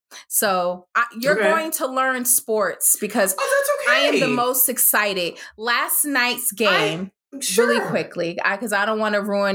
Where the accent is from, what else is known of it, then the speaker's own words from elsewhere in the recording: New Jersey, United States; We grew up in Northern New Jersey.